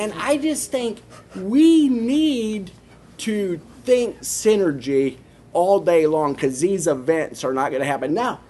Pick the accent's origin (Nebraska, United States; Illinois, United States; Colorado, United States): Nebraska, United States; And I look back, and I'm from Nebraska.